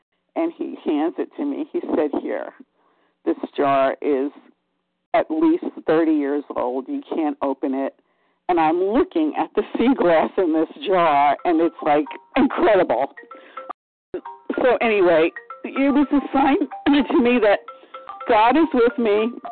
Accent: Massachusetts, United States; from Massachusetts

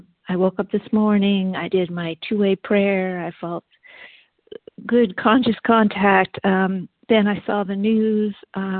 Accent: United States; I'm American, so I say these things.

